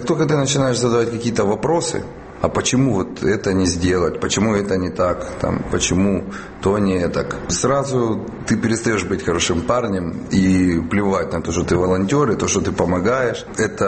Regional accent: Kharkiv, Kharkiv Oblast, Ukraine; я здесь живу. Я родился в Украине, я здесь прожил, я здесь закончил университет.

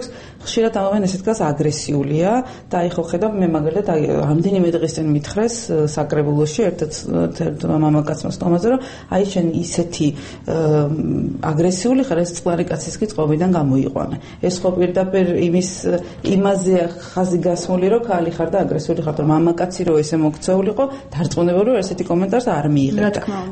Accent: Adjara, Georgia; მე აჭარიდან ვარ, რეგიონიდან ვარ

